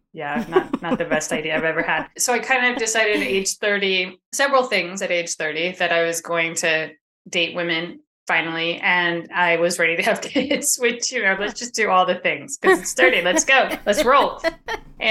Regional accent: Sacramento, California, United States; I am from Sacramento, California area.

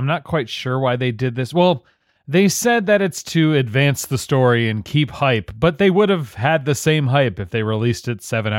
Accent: Canada; I'm Canadian

